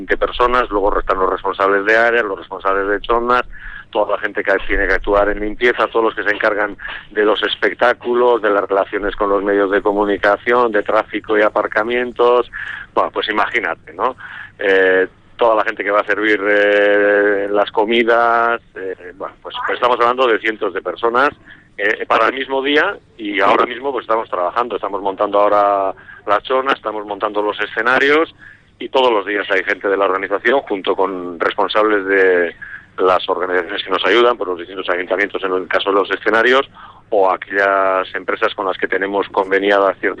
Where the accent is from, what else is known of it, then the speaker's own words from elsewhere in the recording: Arrasate, Basque Country, Spain; now in Amurrio, Spain; Correcto, llevo más tiempo en Amurrio que en Arrasate. Eso me dicen mis amigos, que ya he dejado de ser guipuzcoano.